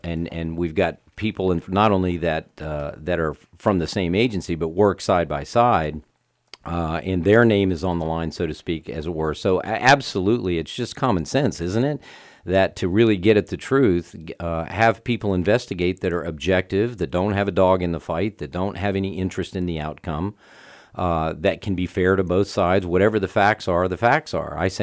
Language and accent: English; Jacksonville, Florida, United States; Jacksonville's my hometown. I grew up here.